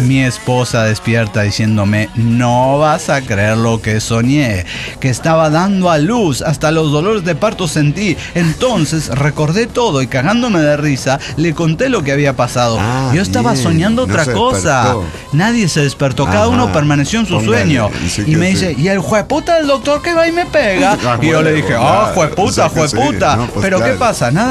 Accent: Venezuela; now in Colombia; me vine a Colombia hace 10 años, pero salí de Venezuela por persecución política

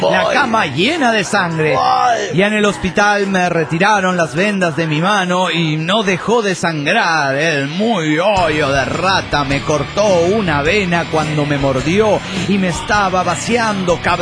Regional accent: Bolivia; now in Switzerland; una boliviana perdida en Suiza.

